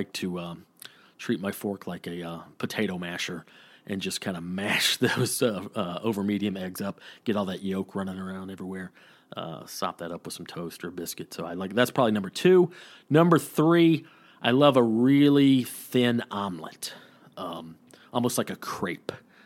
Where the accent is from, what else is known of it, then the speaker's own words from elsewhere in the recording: Georgia, United States; And by the way, I'm from Georgia. I got southern roots running all through my blood